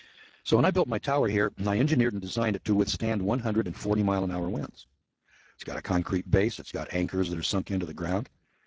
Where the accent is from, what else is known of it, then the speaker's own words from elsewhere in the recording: California, United States; And in the Eel River Valley, where I'm from, we wanted to live in the valley because that's where the good farmland was.